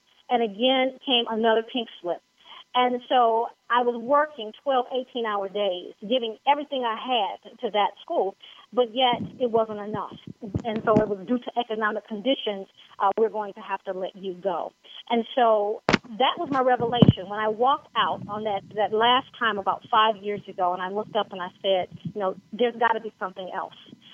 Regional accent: Detroit, Michigan, United States; So I am originally from Detroit, and I was working at a number two trauma hospital there in Detroit.

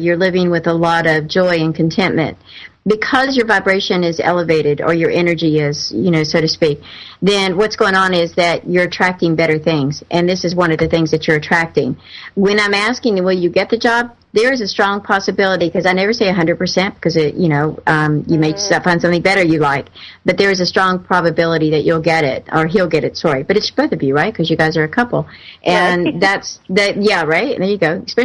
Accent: North Carolina, United States; So anyway, I'm teasing, all right, because I'm from North Carolina. Got a lot of good folks there.

